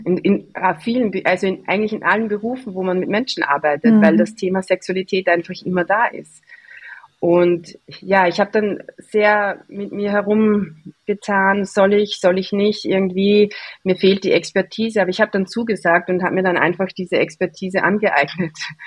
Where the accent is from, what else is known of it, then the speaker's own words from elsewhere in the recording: Austria; Jetzt gibt es wieder bei uns in Österreich einen Werbespot für Tabletten gegen Erektionsstörungen.